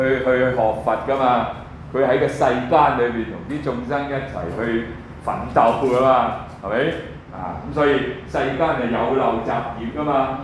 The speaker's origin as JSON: {"language": "Chinese", "country": "China", "said": "我們中國人最喜歡的過年"}